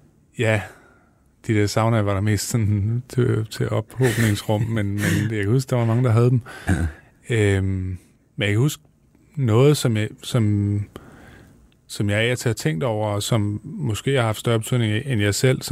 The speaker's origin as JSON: {"language": "Danish", "town": "Viborg", "region": "Central Denmark Region", "country": "Denmark", "tie": "born or raised there", "said": "Altså det at gå fra at være i en almindelig situation i Viborg, hvor jeg voksede op"}